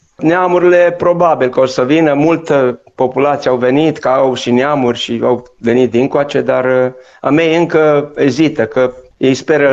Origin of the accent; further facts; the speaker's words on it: Ukraine; now in Romania; Da, eu sunt ucrainean de naționalitate, dar român, inima ține cu ambele țări.